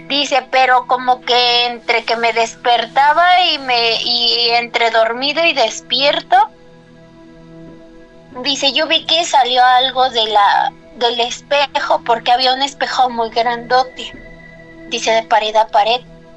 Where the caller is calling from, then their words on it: Tizayuca, Hidalgo, Mexico; de Tizayuca.